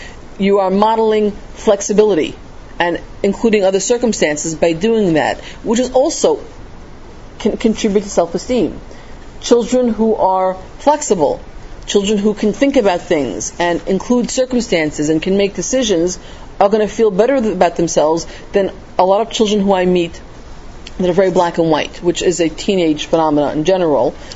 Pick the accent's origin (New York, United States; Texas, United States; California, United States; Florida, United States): New York, United States; Queens; I grew up in Queens in a young Israel further out from mainstream Queens